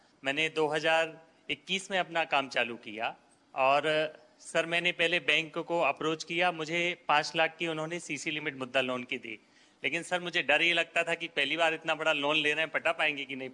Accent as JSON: {"language": "Hindi", "town": "Bhopal", "region": "Madhya Pradesh", "country": "India", "said": "मैं भोपाल मध्य प्रदेश से हूँ।"}